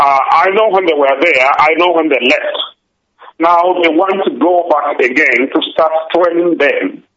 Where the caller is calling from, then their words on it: London, United Kingdom; I'm calling you from London.